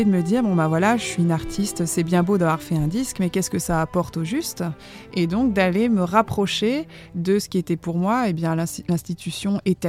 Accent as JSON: {"language": "French", "region": "East France", "country": "France", "tie": "born or raised there", "said": "moi je viens de l'Est de la France, on en parlait tout à l'heure au sujet de ces forêts, et donc j'ai grandi avec elle, avec la nature en général. C'est une région qui est assez rurale"}